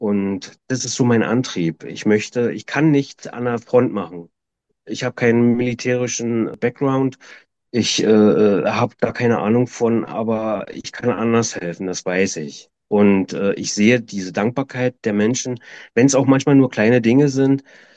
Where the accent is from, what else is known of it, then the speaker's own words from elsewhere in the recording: East Germany, Germany; moved away as an adult; ich bin ja in Ostdeutschland groß geworden und ich war 20, als die Mauer geöffnet wurde, bin ich ja geflüchtet nach Westdeutschland und war eigentlich ständig am Umziehen.